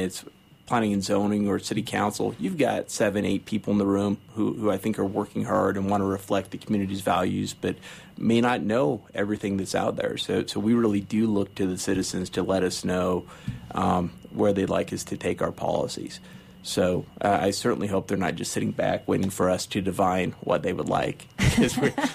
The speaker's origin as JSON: {"language": "English", "town": "Cañon City", "region": "Colorado", "country": "United States", "tie": "born or raised there", "said": "Well, no, I grew up in Canyon City. So, you know, I was Southern Colorado"}